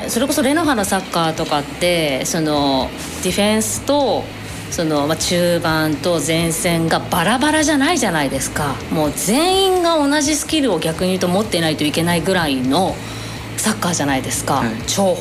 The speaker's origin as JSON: {"language": "Japanese", "region": "Yamaguchi", "country": "Japan", "said": "私山口県民ですけどすごく嬉しいです"}